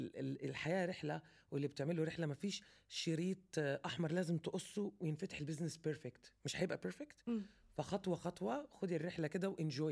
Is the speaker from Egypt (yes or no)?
no; Palestine; عشان أنا فلسطينية. الوالدة مصرية، عشان كده بكلم مصري وأسهل وأسرع. لكن أنا فلسطينية